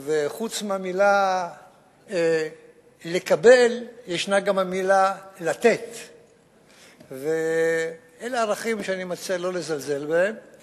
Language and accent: Hebrew; Negba, Southern District, Israel; אני כשהגעתי לפה ילד בן 9, בלי זהות, בלי עבר, לא ידעתי כלום. למזלי הטוב, גדלתי בקיבוץ, בקיבוץ נגבן